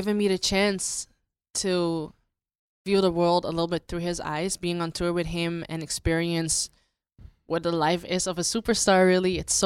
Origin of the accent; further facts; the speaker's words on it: Amsterdam, North Holland, Netherlands; now in United States; Well, as you know, I came all the way from Amsterdam.